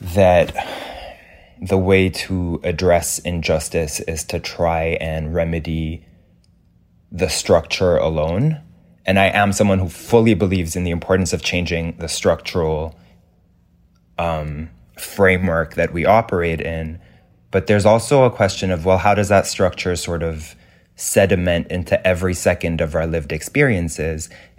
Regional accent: Lebanon; But so growing up in Lebanon, I never saw queer people with agency in any form of cultural production.

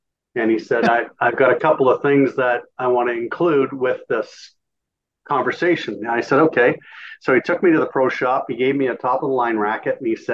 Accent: Sarnia, Ontario, Canada; in my hometown of Sarnia, we had 30 racquetball courts, and the population was 60,000 people.

